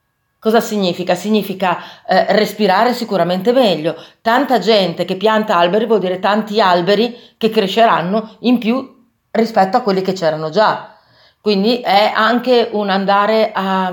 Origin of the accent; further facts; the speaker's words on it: Bologna, Emilia-Romagna, Italy; bolognesi, ma mi piace anche la Sicilia tantissimo.